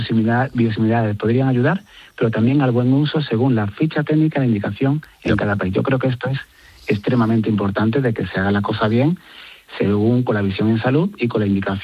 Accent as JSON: {"language": "Spanish", "town": "Seville", "region": "Andalusia", "country": "Spain", "said": "que yo soy de Sevilla"}